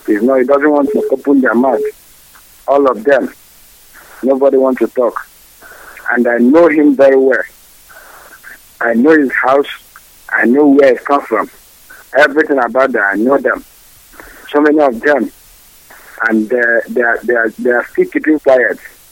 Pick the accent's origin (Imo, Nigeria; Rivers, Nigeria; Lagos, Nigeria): Rivers, Nigeria; Port Harcourt; I'm coming from Biafran Land, Igbocha.